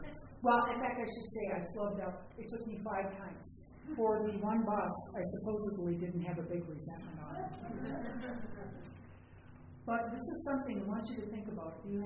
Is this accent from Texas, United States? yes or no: no; Minnesota, United States; I'm from Minnesota